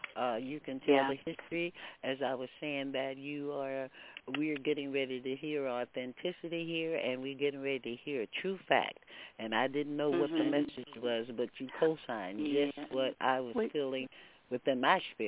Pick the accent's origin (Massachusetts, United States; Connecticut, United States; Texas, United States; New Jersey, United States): Texas, United States; Houston; And, you know, coming out of Texas my family is like in Lake Jackson, Arlington, Angleton, but I grew up in Houston